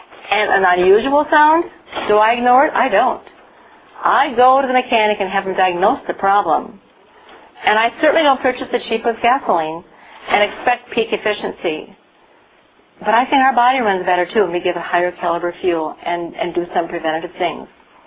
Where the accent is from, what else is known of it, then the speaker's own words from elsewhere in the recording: Green Bay, Wisconsin, United States; We're from Green Bay, Wisconsin, so we don't have a long growing season.